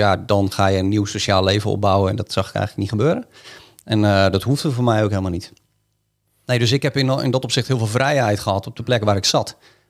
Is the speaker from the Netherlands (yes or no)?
yes; Voorthuizen, Gelderland, Netherlands; Ik ben geboren en getogen in Voorthuizen op de Veluwe.